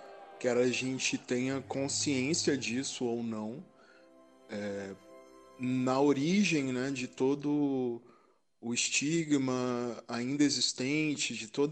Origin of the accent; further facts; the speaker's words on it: Espírito Santo, Brazil; Especificamente lá no meu estado, no Espírito Santo